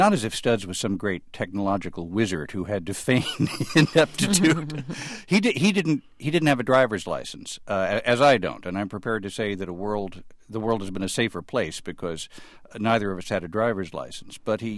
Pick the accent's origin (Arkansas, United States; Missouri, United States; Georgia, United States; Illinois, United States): Illinois, United States; Chicago; If I might speak as a Chicagoan, he made our city sing.